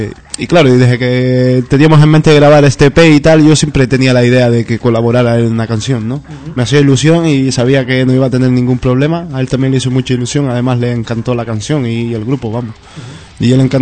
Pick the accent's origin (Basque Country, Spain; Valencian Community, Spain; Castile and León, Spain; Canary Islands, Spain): Canary Islands, Spain; Lo que la antigua mitología guanche. Ajá. De mi tierra.